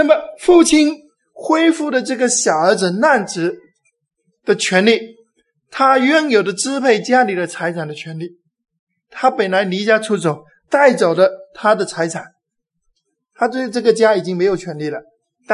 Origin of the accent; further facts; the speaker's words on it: China; 我们中国人过节现在已经这个味道很淡了